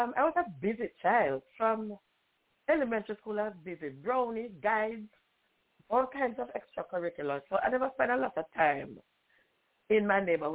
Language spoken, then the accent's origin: English; Kingston, Saint Andrew, Jamaica; I grew up in Kingston 11 in Tower Hill, and I don't have the experience of going to school barefooted and without lunch and all of that.